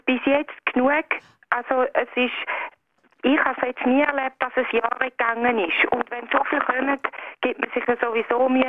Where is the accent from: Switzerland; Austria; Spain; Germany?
Switzerland; was wollen wir als Schweizer